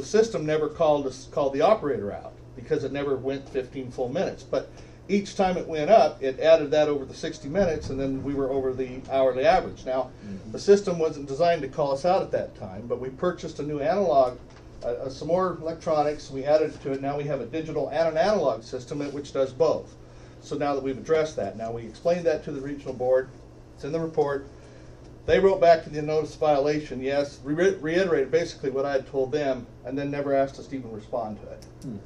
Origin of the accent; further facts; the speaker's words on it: Idaho, United States; See, now I'm from Idaho.